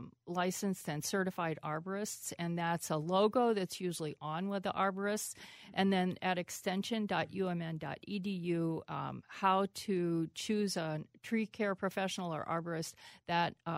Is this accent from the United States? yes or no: yes; Pennsylvania, United States; born or raised there